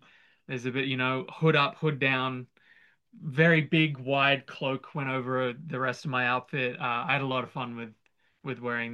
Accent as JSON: {"language": "English", "country": "Australia", "said": "figure out immigration stuff, but I'm Australian."}